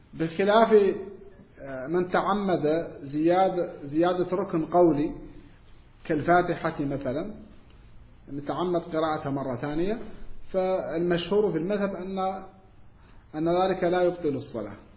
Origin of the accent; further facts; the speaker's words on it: Morocco; وهذا يسمى عندنا في المغرب يسمى مساجين الإمام